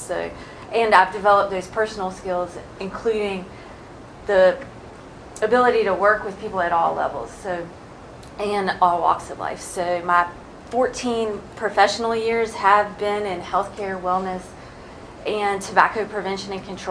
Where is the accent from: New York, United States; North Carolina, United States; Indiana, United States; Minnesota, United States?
North Carolina, United States; I am from Northeast North Carolina and familiar with the clientele of the area.